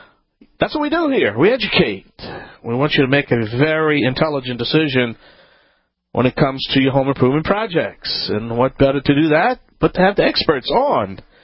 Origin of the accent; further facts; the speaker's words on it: Louisiana, United States; That's right, I'm